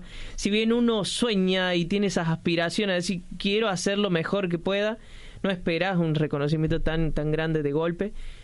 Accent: Las Peñas, Córdoba, Argentina; yo soy de Las Peñas, norte, al norte de Corte

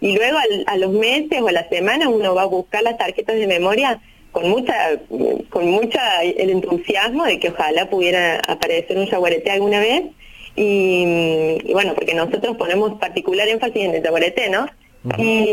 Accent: Córdoba, Argentina; accent: Cordobés; now in Chaco, Argentina; Yo soy de Capital, de Villa Retiro, y vivo acá en el Chaco hace 4 años. Soy guardaparque, formada ahí en la Universidad Provincial de Córdoba

